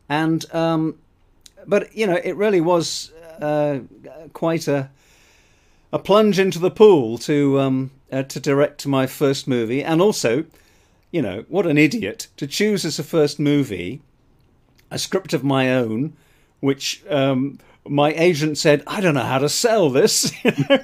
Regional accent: England, United Kingdom; now in United States; as an Englishman in the United States, I find that ridiculous

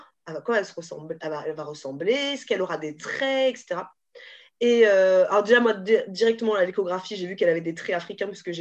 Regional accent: Cameroon; Et donc elle ira automatiquement, c'est sûr, certain, au Cameroun pour voir ce que c'est aussi là d'où on vient en fait.

